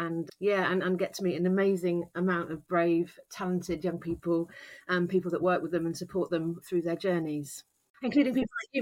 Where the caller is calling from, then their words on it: Winchester, South East England, United Kingdom; I'm calling in from my loft here in Winchester